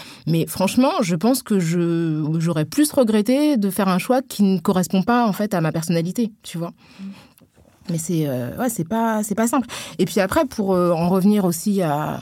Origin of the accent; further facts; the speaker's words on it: Senegal; Mais là-bas, les gens me connaissaient pas et ils avaient bien capté donc j'étais originaire du Sénégal et tout.